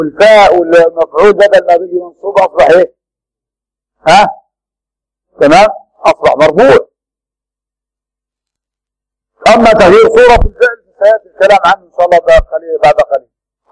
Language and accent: Arabic; Sohag, Upper Egypt, Egypt; وكان في الصعيد عندنا في سوهاج